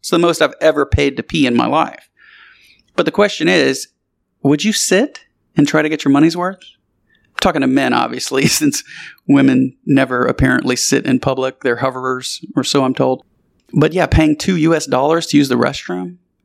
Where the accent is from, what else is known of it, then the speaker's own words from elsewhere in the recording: Thibodaux, Louisiana, United States; now in Houston, United States; If you're talking to somebody from Lafayette, you would say I'm from Thibodeau, which is where I was raised until I moved to Houston.